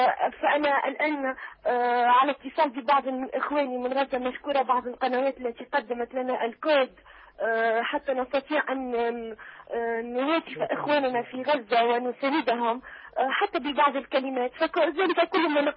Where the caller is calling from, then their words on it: Tunisia; سيدي وأود أن أحييكم من تونس.